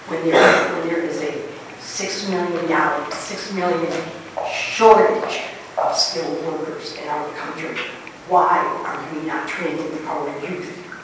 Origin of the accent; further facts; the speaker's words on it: Boyne City, Michigan, United States; born there; moved away; I was born in Boyne City, and I, unfortunately, my family did have to leave.